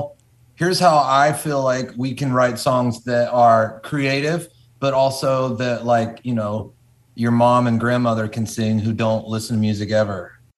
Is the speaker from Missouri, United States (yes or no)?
no; North Carolina, United States; also born or lived in Redding, California; now in Nashville, United States; I'm new. I moved here in January from California, from Redding, but I'm from North Carolina. So I'm closer to home and you know, very, very much comfy here in the South again.